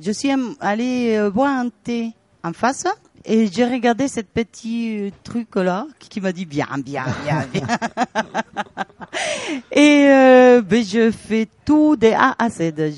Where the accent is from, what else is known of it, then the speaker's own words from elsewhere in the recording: Venezuela; French is a second language; now in Rodez, France; Je viens de Venezuela.